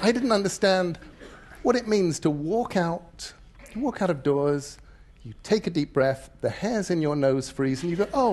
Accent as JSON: {"language": "English", "region": "England", "country": "United Kingdom", "accent": "English", "moved": "as an adult", "lives_now": "United States", "said": "Yes, and I have. I still have enough of an English accent that all around the world people say to me, \"You aren't from around here"}